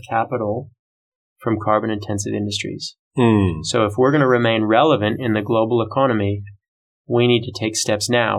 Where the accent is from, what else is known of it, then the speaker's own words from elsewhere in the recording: Oregon, United States; Well, I grew up in Country, Oregon, which is the west coast of the United States.